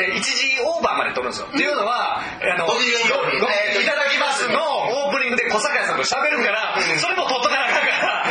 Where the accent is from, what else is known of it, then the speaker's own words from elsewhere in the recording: Kobe, Hyogo, Japan; しかも僕は神戸の人間だったんでね